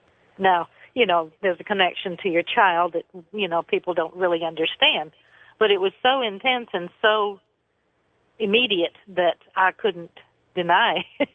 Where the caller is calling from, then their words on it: San Diego, California, United States; Pacific Beach, specifically, San Diego.